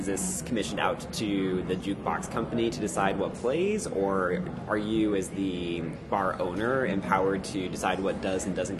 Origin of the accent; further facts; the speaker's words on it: Wyoming, United States; I grew up in Wyoming